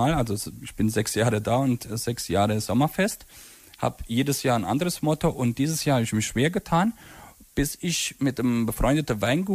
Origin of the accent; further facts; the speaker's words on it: Transylvania, Romania; moved away; Und wir waren vor 4 Jahren in Siebenbürgen zusammen. Ich wollte ihm und seiner Frau meine Heimat zeigen, halt eben die ganze Region dort